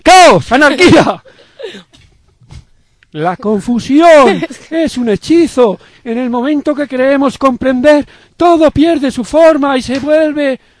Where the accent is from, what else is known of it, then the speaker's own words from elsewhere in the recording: Spain; yo cuando era pequeño, pues aquí en España, esto que llamamos España